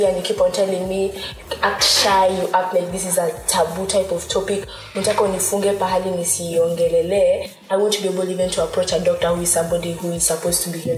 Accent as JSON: {"language": "English", "country": "Kenya", "tie": "born or raised there", "said": "I was raised in Nandi, my parents lived in Nandi, but I went to school all the way in Thika."}